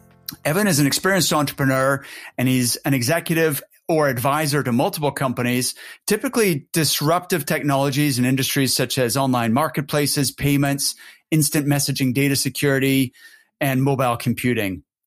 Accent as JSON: {"language": "English", "country": "Canada", "accent": "hybrid", "lives_now": "United Kingdom", "said": "I have a hybrid accent. I'm from Canada, but I live in the UK."}